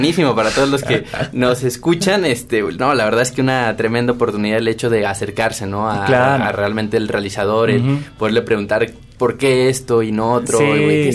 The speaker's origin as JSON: {"language": "Spanish", "country": "Mexico", "said": "y esto también lo digo como mexicano"}